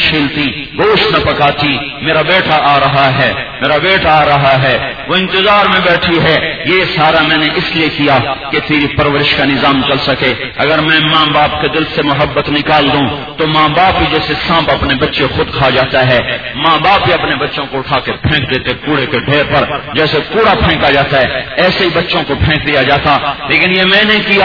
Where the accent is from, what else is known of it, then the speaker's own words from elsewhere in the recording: Multan, Punjab, Pakistan; حالانکہ چھوٹا سا ہمارا گاؤں دیہاتی علاقہ ملتان, لیکن گھر گھر میں عورتیں بیٹھ کے قرآن پڑھ رہی ہوتی تھیں.